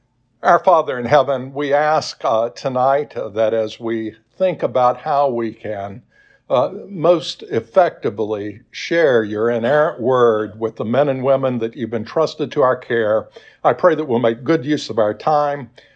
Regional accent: Rock Island, Tennessee, United States; I grew up in my hometown is Rock Island, Tennessee. Did I tell y'all about that last week? Just a very small town, less than 100 people.

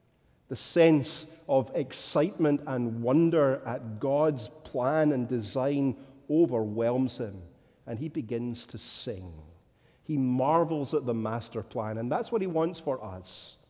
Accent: Scotland, United Kingdom; but as a Scotsman, I am natively pessimistic.

